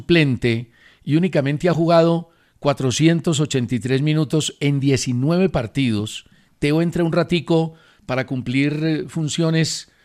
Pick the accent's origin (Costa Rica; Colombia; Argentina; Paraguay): Colombia; Barranquilla, Atlántico; como barranquilleros y como hinchas